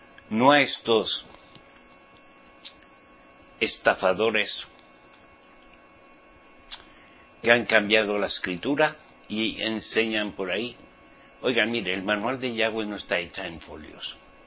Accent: Spain; Y al estar legalizado, porque en mi país, España, o se hacen las cosas bien o no se hacen.

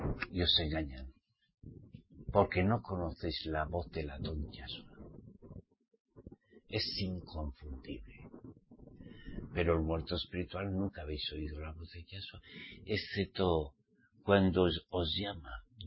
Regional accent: Spain; Como soy español, pues allá España.

